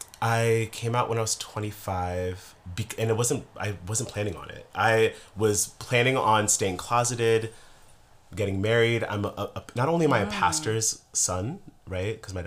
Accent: United States; born there; I was born in the States, because there just would have been no opportunity for me to thrive the way that I get to here.

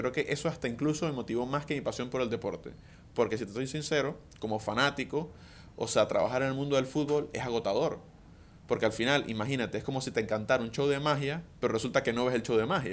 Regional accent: Venezuela; also born or lived in Panama; now in Madrid, Spain; mis amigos. Tengo 25 años, soy venezolano, pero viví mucho tiempo en Panamá. Ahora estoy viviendo en España, en Madrid.

